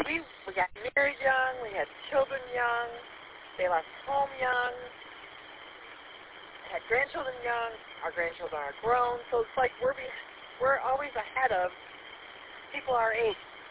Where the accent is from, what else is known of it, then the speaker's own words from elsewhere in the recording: Columbiaville, Michigan, United States; and I grew up in the Columbiaville area, and went to school at Lakeville Schools in Otisville